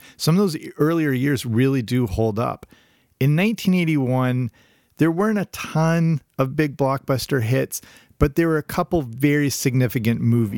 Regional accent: England, United Kingdom; growing up in England, I watched that all the time.

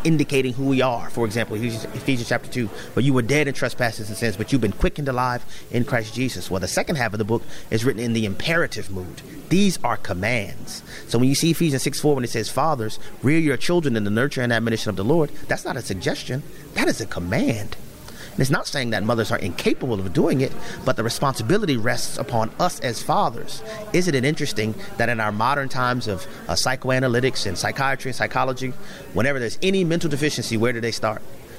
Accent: New Orleans, Louisiana, United States; been in power for over a century in New Orleans. That's my hometown. I know that to be a fact.

